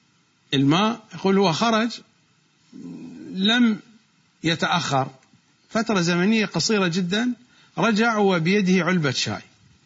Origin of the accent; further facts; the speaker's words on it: Iraq; accent: Iraqi; ما نسميه نحن بلهجتنا العراقية روبة